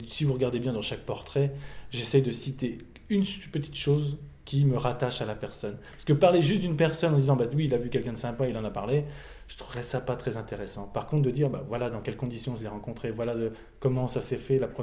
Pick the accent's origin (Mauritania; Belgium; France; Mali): Belgium; je suis belge d'origine